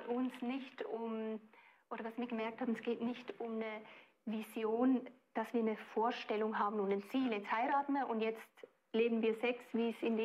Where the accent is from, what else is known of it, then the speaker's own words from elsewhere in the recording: Switzerland; now in Nuremberg, Germany; ich bin ursprünglich aus der Schweiz